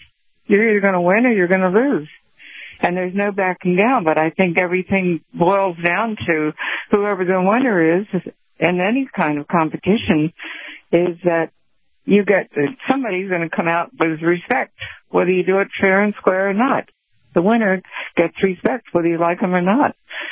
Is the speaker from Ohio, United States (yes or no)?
no; Delaware, United States; And I grew up in Delaware where they were building the ship, you know, the ships and the shipyards and everything on the Delaware River.